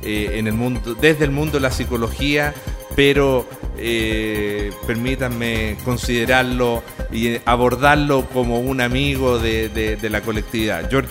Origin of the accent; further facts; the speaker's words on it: Chile; born there; los italianos de Chile somos en un 90% ítalo-chilenos, porque somos italianos nacidos en Chile.